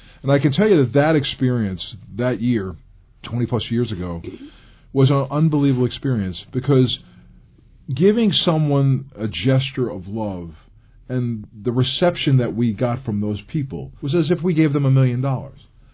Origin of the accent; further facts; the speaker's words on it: Brooklyn, New York, United States; and I grew up in Brooklyn, New York, was one of seven kids.